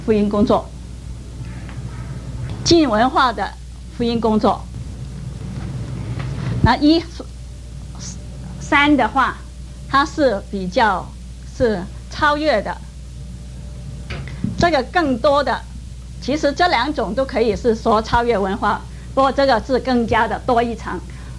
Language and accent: Chinese; Guangdong, China; accent: Cantonese-accented Mandarin; Chinese is a second language; 我是广东人，你们可以听得出来我的广东国语啊。